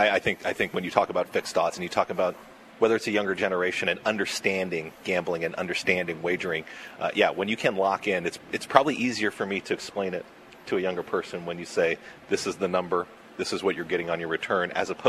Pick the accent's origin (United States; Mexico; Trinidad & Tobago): United States; Santa Monica, California; I grew up in Santa Monica.